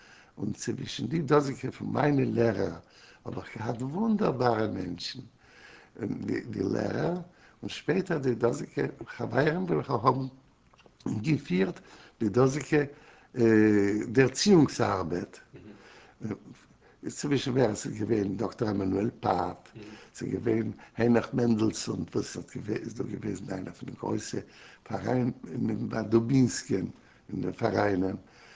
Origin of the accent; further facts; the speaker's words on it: Warsaw, Masovian Voivodeship, Poland; born there; German is a second language; Nein, geboren bin ich in Warsche. Geboren bin ich in Warsche, bin geboren in der historischen Date, dem 11. November 1918.